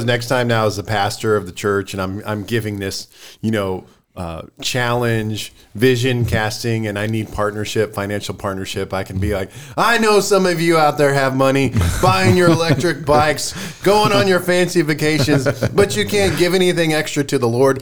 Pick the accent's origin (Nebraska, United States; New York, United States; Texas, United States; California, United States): Nebraska, United States; Lyons; That's my dream. My hometown of Lyons, Nebraska.